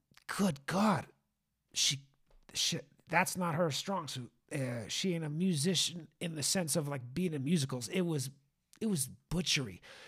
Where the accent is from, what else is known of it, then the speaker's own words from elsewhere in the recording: Nevis, St. Kitts & Nevis; especially growing up in the West Indies and Nevis.